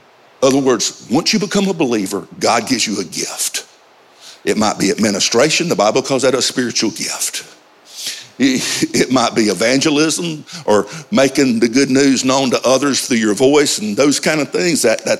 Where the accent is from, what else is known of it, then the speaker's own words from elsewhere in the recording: Georgia, United States; I'm from Georgia, okay?